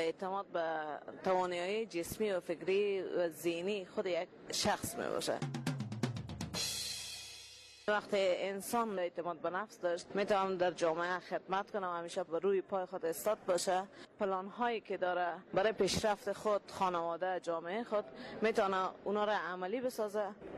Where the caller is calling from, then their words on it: Kabul, Afghanistan; از کابل هستم و در هرات فعالیت دارم.